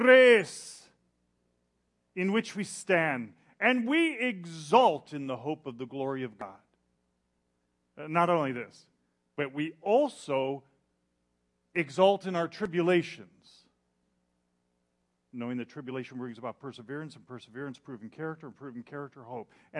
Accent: Upland, California, United States; I grew up in Southern California, in Upland, California, went to Baldy View Elementary School.

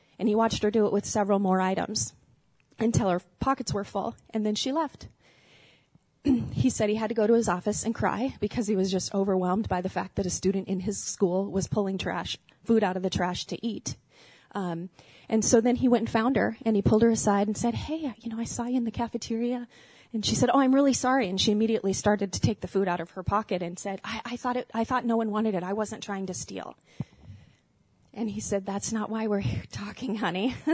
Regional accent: Glendale, United States; So again, I grew up in Glendale, lived here most of my life.

